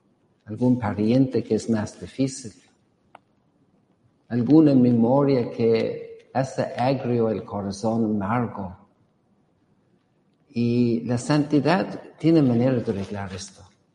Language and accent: Spanish; Ireland; Yo soy irlandés